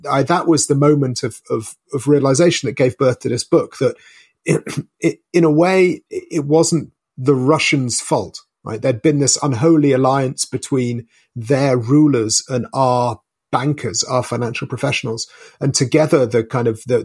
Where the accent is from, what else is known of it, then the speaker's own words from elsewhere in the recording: United Kingdom; And being British, this struck me as extraordinary. It never occurred to me this was happening. So I went back to Britain and looked into it in Britain.